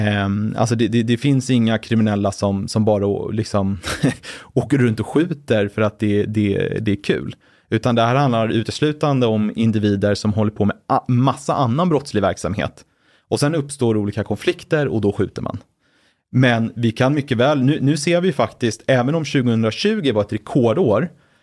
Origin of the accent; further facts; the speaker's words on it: Sweden; jag är svensk